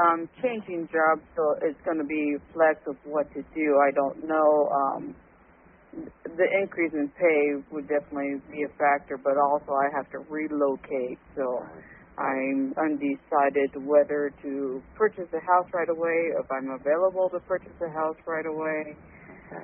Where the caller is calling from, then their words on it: Nebraska, United States; Nebraska.